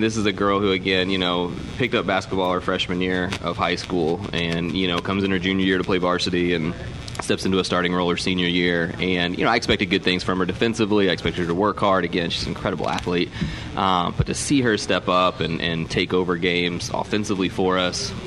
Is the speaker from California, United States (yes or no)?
no; Indiana, United States; I just saw a thing, not my hometown, but in the area, but there in Indiana